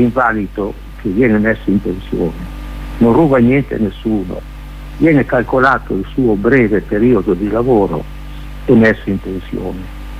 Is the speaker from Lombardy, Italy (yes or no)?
yes; Como, Lombardy, Italy; io, siccome abito a Como, ho lavorato a Como e conosco bene la società comasca, e anche io fin da bambino ero qui a Como, nonostante il nome e cognome sardo, no?